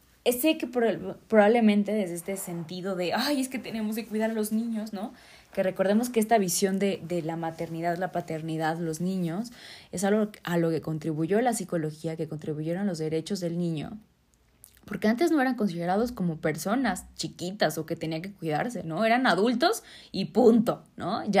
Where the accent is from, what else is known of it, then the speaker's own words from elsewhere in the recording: Mexico; Para nosotros como cultura mexicana y cultura latina suena como